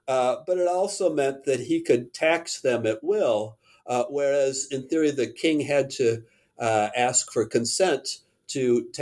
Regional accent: United States; moved away as an adult; now in France; Well, yeah, I'm from the United States.

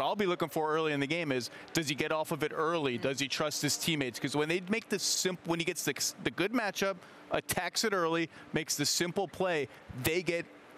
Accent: New York, United States; I'm a New Yorker, just a little different. There's a little

